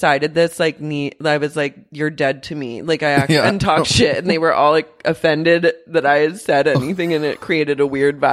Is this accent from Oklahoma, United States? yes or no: yes; Oklahoma City, Oklahoma, United States; oh my God, that's weird because I'm from Oklahoma City.